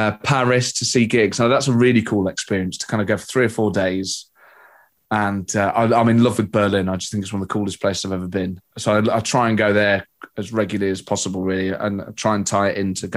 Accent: United Kingdom; I think it's obviously growing up in Britain, we're so influenced by American culture, films, music, telly and films in particular.

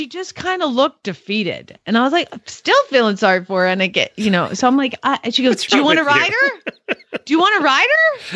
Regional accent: Georgia, United States; I mean, I'm from Georgia and Georgia State is downtown Atlanta and there ain't no vet clinic at Georgia State.

